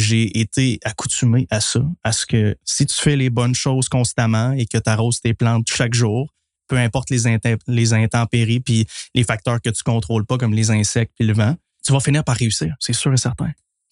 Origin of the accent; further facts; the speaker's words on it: Quebec, Canada; J'ai toujours rêvé d'être un grand sportif, mais je viens du fin fond de la Gaspésie. On n'avait pas de sport-études.